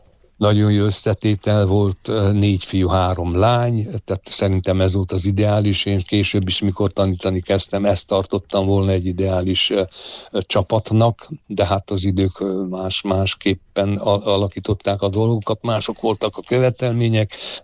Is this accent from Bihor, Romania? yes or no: no; Harghita, Romania; ott nőttem fel, ott érettségiztem